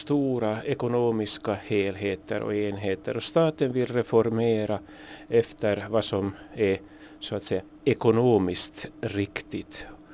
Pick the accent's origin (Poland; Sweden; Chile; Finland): Finland; Ostrobothnia; De ska ha precis samma möjligheter som vi österbottningar att ta sig fram i världen.